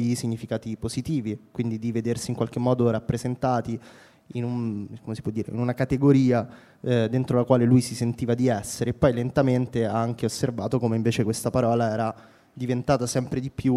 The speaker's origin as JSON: {"language": "Italian", "town": "Rome", "region": "Lazio", "country": "Italy", "tie": "born or raised there", "said": "io anche sono cresciuto a Roma"}